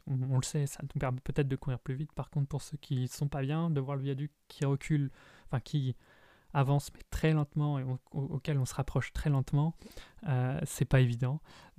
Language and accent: French; Perros-Guirec, Brittany, France; je l'ai vu un peu à Perros-Guirec, d'où je suis originaire